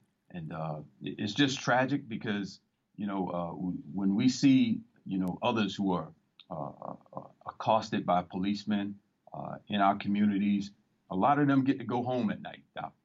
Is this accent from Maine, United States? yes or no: no; Florida, United States; Tater Town's my neighborhood where I grew up in South Florida, man.